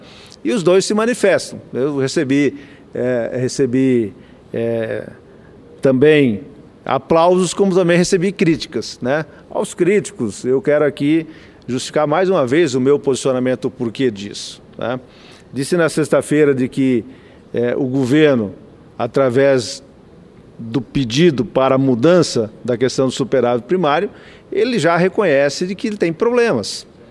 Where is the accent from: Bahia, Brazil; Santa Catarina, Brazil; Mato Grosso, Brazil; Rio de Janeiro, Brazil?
Mato Grosso, Brazil; e aí falo lá do meu estado de Mato Grosso